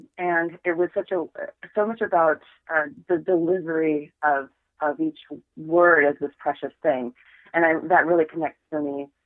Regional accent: Alaska, United States; growing up in Alaska really shaped my musical palette in so many ways because of the isolation

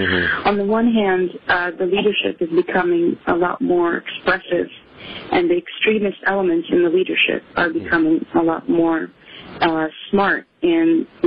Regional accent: Israel; now in Canada; I grew up in Israel in that settlement. And eventually in 2000, when the Second Intifada broke out, we moved to Canada, where I did university

